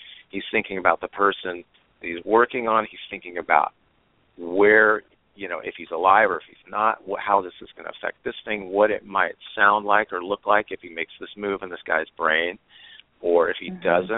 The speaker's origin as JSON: {"language": "English", "country": "Ireland", "said": "his basically party, because we are Irish."}